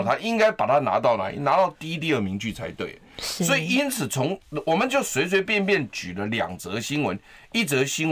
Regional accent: Taiwan; 结果呢，我们台湾人现在我们来重点就是我们要就是提醒我们的听众朋友

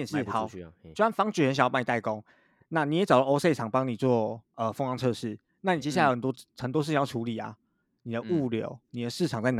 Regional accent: Taiwan; 可能我们台湾人很熟知的

